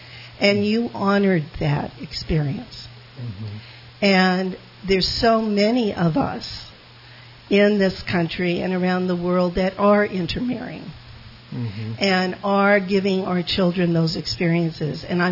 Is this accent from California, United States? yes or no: yes; Los Angeles, California, United States; I was born and raised in Los Angeles. I was born of a Mormon mother, a Catholic father, in a Jewish neighborhood.